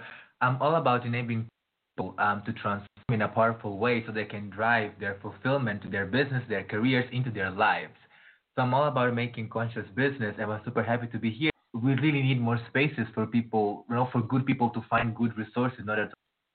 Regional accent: Mozambique; Here. I'm from Mozambique. It's a beautiful country in Southeast Africa.

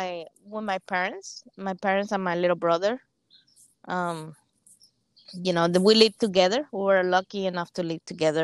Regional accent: Cuba; moved away as an adult; So I'm from Cuba. I actually grew up in Cuba. And I was all the way up to 18.

